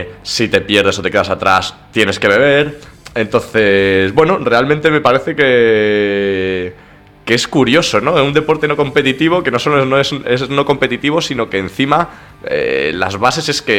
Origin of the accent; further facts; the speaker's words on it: Castile and León, Spain; yo soy de un pueblo de Valladolid que tiene menos de 100 habitantes